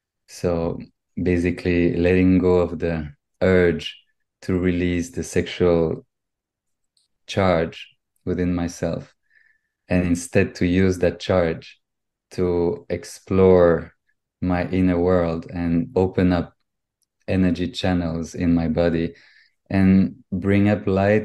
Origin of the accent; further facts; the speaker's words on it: Brussels, Belgium; English is a second language; I was born in Belgium, in Brussels. So French-speaking part of Belgium.